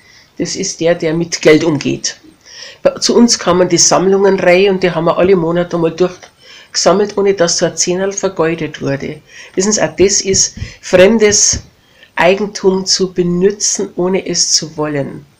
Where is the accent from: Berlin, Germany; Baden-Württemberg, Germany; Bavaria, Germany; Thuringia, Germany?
Bavaria, Germany; Regensburg; born there; Nein, ich bin ja in Regensburg getauft, ich bin in Regensburg geboren.